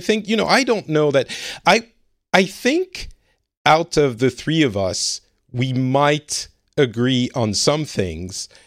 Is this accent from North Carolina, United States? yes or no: no; Oregon, United States; I'm that woman from Oregon.